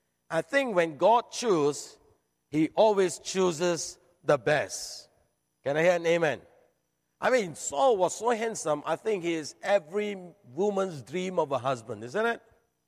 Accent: Kuala Lumpur, Malaysia; So, but we are both from Kuala Lumpur, actually. We're both Malaysian.

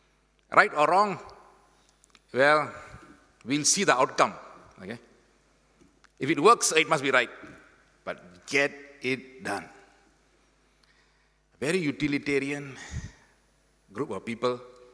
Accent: Kampung Java, Singapore; I was born and raised in Kampung Java. We had neighbors from the left to the right. Then we moved on to a 4-room flat in Toa Payoh.

